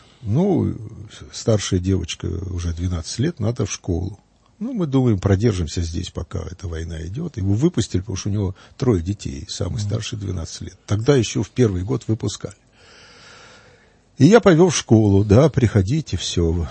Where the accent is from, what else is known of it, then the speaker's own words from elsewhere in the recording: Kharkiv, Kharkiv Oblast, Ukraine; moved away; Из моего родного города Харькова, я, правда, уже 50 лет как не живу там